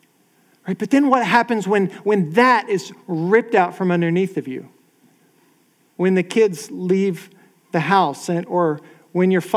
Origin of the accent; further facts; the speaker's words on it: Virginia, United States; also born or lived in Pennsylvania; Well, I was born in Pennsylvania, and I spent my childhood there, but I moved to Virginia before I was able to drive or anything, and no one really lives in Pennsylvania anymore, so I feel like I grew up in Pennsylvania, or excuse me, in Virginia